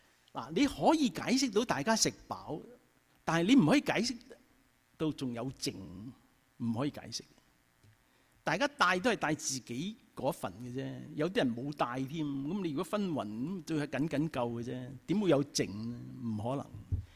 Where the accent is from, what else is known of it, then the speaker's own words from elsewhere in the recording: Guangdong, China; 我哋广东人咧，我哋广东人问候人咧就系、是、你食咗饭未啊嘛，系咪啊？